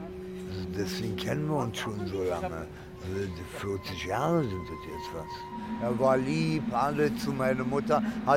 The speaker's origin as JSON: {"language": "German", "country": "Germany", "tie": "born or raised there", "also_born_or_lived": "Italy", "said": "Ich bin in Italien geboren, sagen wir mal so."}